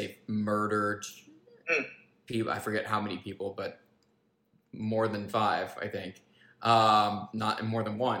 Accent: Ohio, United States; also born or lived in Georgia; I'm from Ohio originally, and then spent a lot of time in Georgia, moved around a bunch.

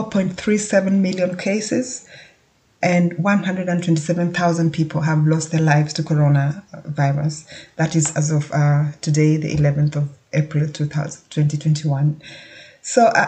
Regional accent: Kenya; as someone who was born and brought up in Kenya

